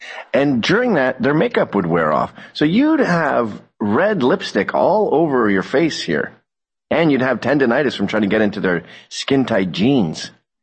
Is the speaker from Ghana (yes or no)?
no; England, United Kingdom; born there; also born or lived in China / Taiwan / Singapore / Australia; I've lived all over the world. China. I was born in England. My parents are Scottish. We used to go back there every year. Taiwan, Singapore, Australia. And I've been all over Europe. I've been all over the place.